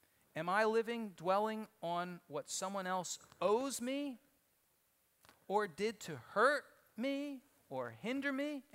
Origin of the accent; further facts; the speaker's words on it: Northeast, United States; See, I'm from the Northeast. You know, it's in Jewish home, it's just the norm.